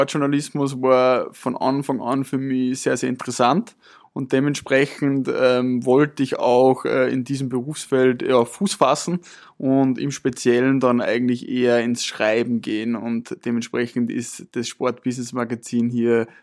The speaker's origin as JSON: {"language": "German", "region": "Upper Austria", "country": "Austria", "tie": "born or raised there", "said": "bin gebürtig aus Oberösterreich, bin 25 Jahre alt"}